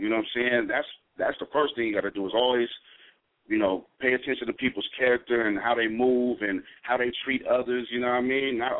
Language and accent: English; Portland, United States; I know when I came, like I said, I'm from Portland, so, you know, I didn't really know anybody in the industry